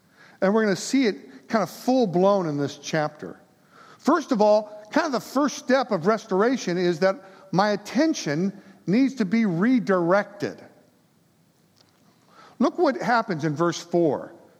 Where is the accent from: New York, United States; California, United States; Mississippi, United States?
California, United States; Long Beach; growing up in Long Beach, California, I don't know a whole lot about fishing.